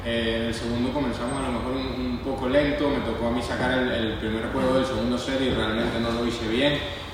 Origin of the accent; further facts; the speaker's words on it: Venezuela; para mí como venezolano también me sentí jugando como en casa